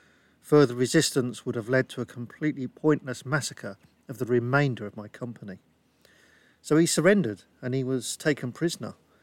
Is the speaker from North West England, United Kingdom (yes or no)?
no; Northampton, East Midlands, United Kingdom; one of these tanks was sent to my hometown of Northampton.